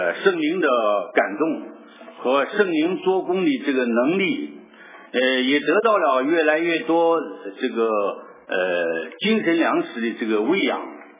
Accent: Chengdu, Sichuan, China; 我来自中国四川成都，我到美国来是探亲

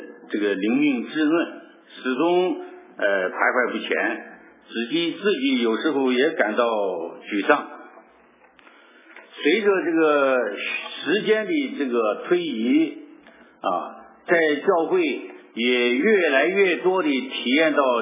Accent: Chengdu, Sichuan, China; 我来自中国四川成都，我到美国来是探亲

